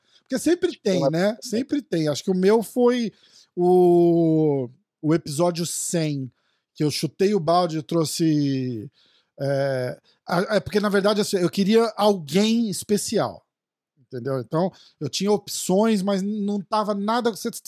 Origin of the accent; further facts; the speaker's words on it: São Paulo, Brazil; Eu sou de São Paulo também.